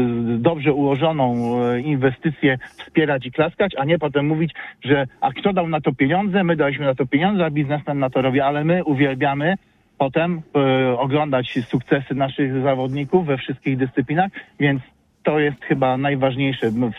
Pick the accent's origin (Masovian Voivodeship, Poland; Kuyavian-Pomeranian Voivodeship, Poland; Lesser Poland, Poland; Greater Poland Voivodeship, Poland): Greater Poland Voivodeship, Poland; Poznań; jak my, jako Poznaniacy sobie nie zainwestujemy w porządną halę